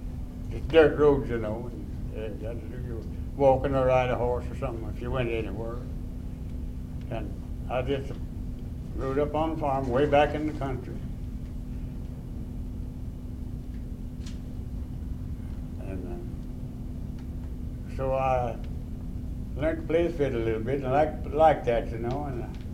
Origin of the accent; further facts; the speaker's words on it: Virginia, United States; Well, I was born and raised down in Russell County, Virginia, in the lower end of the county, down pretty close to Tennessee. And I was born in 1890, December the 26th, and raised up on a farm.